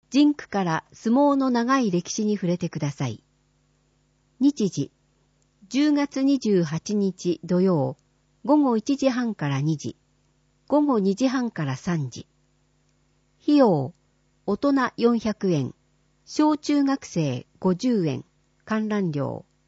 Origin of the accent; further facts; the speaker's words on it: Canada; 私の母国カナダの人は、他の英語圏に比べてよく謝ると言われています。日本とカナダには、思わぬところに共通点があったみたいですね。